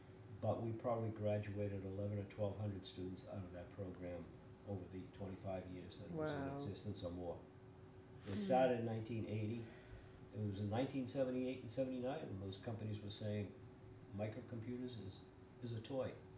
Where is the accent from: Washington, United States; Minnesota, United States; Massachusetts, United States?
Massachusetts, United States; Everett; Yeah, I grew up in Everett, went to school at Merrimack, did graduate work at Northeastern.